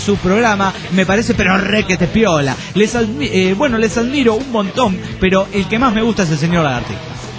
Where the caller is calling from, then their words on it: Bahía Blanca, Buenos Aires Province, Argentina; de Bahía Blanca, República